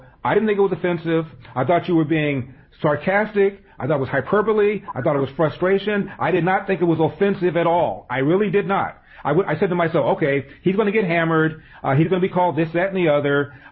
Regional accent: Los Angeles, California, United States; born there; I was born in South Central LA. I live in a nice area of LA on the west side in the Hollywood area.

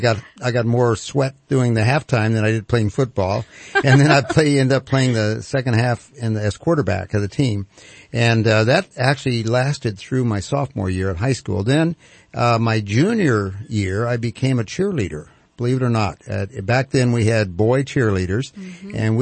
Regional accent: Compton, California, United States; Well, it goes back to when I was actually growing up in Compton, California. I was very, very active.

